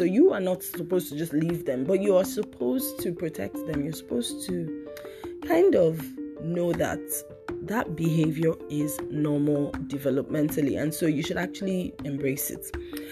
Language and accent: English; Nigeria; because growing up in Nigeria is where I saw child abuse normalized the most.